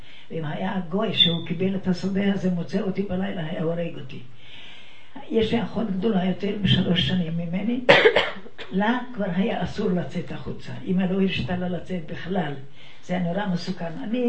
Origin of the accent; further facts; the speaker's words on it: Zakarpattia Oblast, Ukraine; now in Israel; אני מצ'כוסלובקיה. צ'כוסלובקיה הייתה מורכבת משלושה ארצות, צ'כיה, סלובקיה וחלק קטן של אוקראינה. אני מאוקראינה.